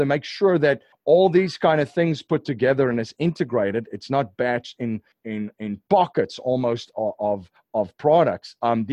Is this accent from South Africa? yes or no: yes; South Africa; I'm from South Africa and I love to watch golf